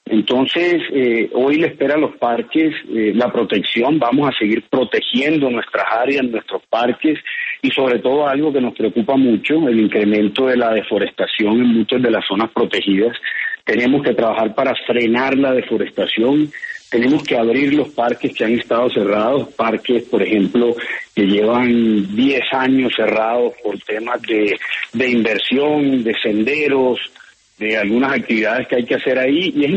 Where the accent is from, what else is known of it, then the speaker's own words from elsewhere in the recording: Colombia; como colombiano